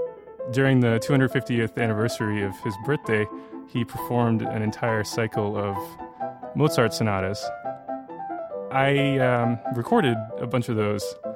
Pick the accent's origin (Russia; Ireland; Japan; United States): Russia; I was a rowdy little kid growing up in Russia